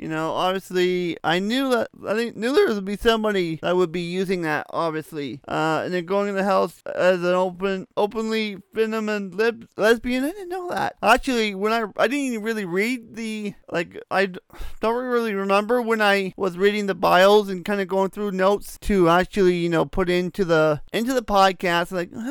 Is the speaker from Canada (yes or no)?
yes; Canada; they don't allow it up here in Canada. So we are not allowed to watch their feeds as we're Canadian.